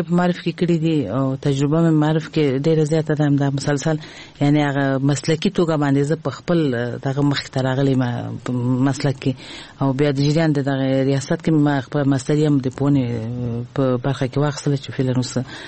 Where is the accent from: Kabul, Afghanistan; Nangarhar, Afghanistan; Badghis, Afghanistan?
Kabul, Afghanistan; ما د کابل په ښار کې مې ابتدایي زده کړې کړې دي. بیا مې عالي زده کړې د کابل پوهنتون د ساينس په پوهنځي کې ومخ وړې دي